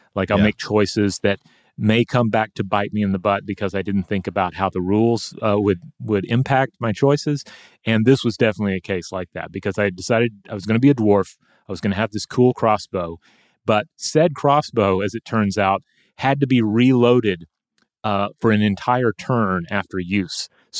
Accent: Tennessee, United States; growing up in Tennessee, being in Boy Scouts, you had the opportunity to fire rifles on shooting ranges.

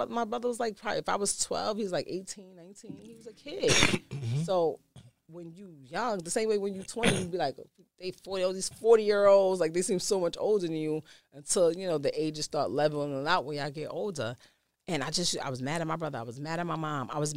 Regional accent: Queens, New York, United States; also born or lived in Bronx; I grew up here in Queens for, like, my whole high school up until I was probably, like, right before I met … And I moved back to the Bronx

